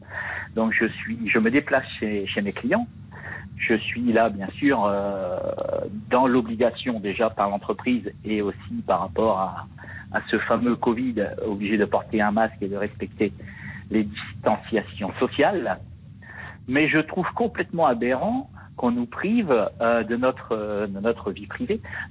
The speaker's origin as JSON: {"language": "French", "region": "Hauts-de-France", "country": "France", "said": "Pas du tout, je suis originaire de l'Oise."}